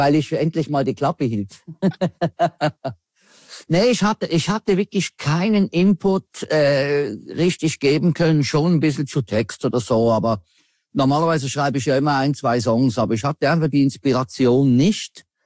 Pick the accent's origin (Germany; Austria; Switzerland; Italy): Switzerland; Es ist immer so ein bisschen, wir gehen dann als Schweizer zur Urne und stimmen ab.